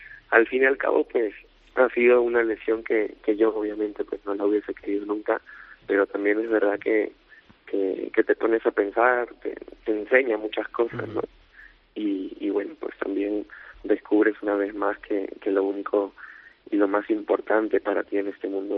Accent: Lima, Peru; sí me motivaba a poder volver en Lima, ¿no?, que es mi tierra, como tú dices

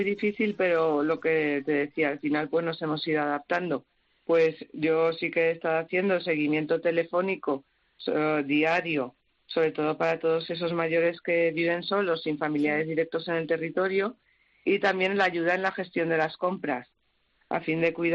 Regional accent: Balearic Islands, Spain; yo soy de Mallorca, como has comentado, no tengo familia aquí

